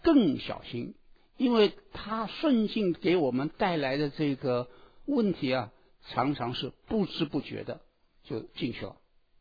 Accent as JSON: {"language": "Chinese", "country": "China", "said": "我们中国人讲的这句话，我很不喜欢，因为很难听"}